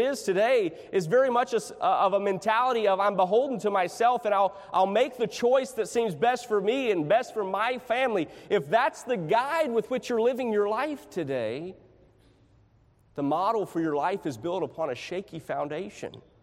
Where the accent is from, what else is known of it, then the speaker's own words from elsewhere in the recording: Tennessee, United States; many of you probably know I'm from the East Tennessee area. That's where I was born and raised. About 30 minutes south of Bristol, Tennessee, is where I grew up.